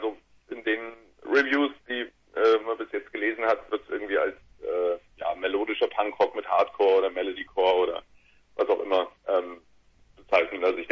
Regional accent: Würzburg, Bavaria, Germany; bei uns daheim in Würzburg

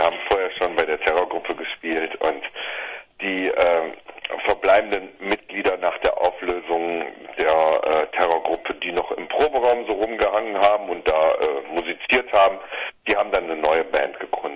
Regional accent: Berlin, Germany; Wir kommen aus Berlin-Kreuzberg.

